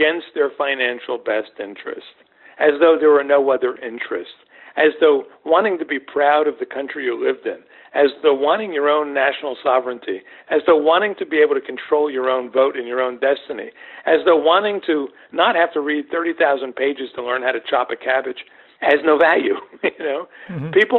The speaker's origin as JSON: {"language": "English", "region": "New Jersey", "country": "United States", "tie": "born or raised there", "lives_now": "Missouri, United States", "said": "even though I live and work in Missouri, and I'm born and raised in New Jersey, you know."}